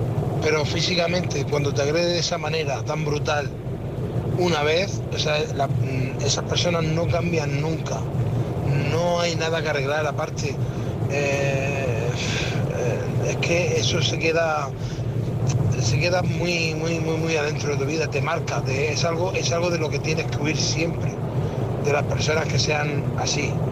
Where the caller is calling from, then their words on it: Murcia, Region of Murcia, Spain; de Murcia.